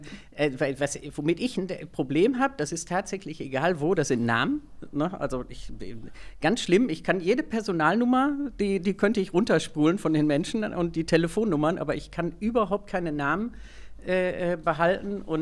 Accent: Marl, North Rhine-Westphalia, Germany; born there; Gebürtig komme ich aus Mahl.

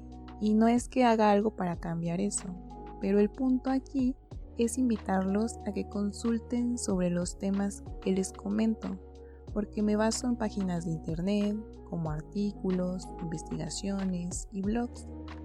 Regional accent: Mexico; Y por si no lo sabían, soy de México, por eso quise hablar de algo que me llamó la atención, por ser originaria de aquí.

